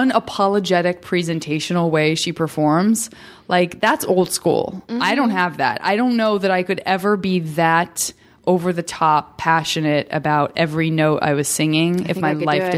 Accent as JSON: {"language": "English", "region": "Arizona", "country": "United States"}